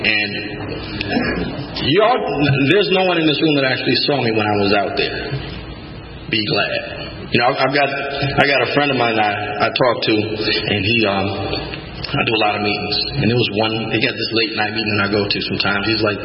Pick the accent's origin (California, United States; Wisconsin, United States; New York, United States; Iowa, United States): Wisconsin, United States; Milwaukee; I'm from Milwaukee, Wisconsin, so a lot of y'all down here would probably call me a Northerner, a Yankee.